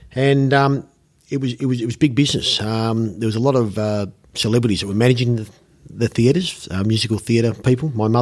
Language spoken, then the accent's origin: English; East Bentleigh, Victoria, Australia; East Bentley.